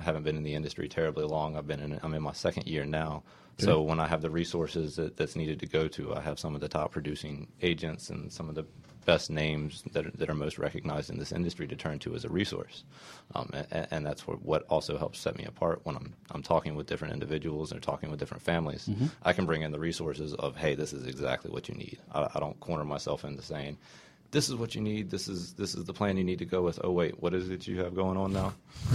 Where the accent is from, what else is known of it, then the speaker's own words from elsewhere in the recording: Raleigh, North Carolina, United States; As you said, I am from Raleigh.